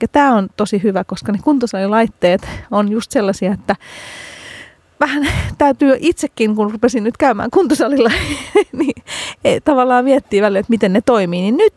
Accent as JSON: {"language": "Finnish", "town": "Helsinki", "region": "Uusimaa", "country": "Finland", "tie": "born or raised there", "said": "Töölön kisahallilla. Lempipaikkoja, niin olen siitä vierestä kotoisin."}